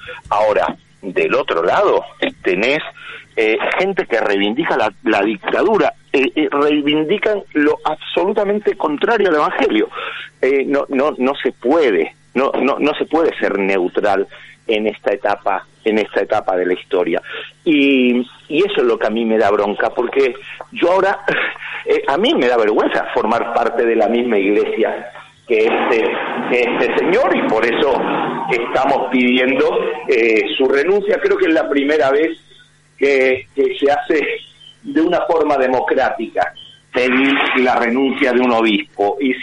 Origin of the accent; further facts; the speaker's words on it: Spain; born there; yo también soy español de nacimiento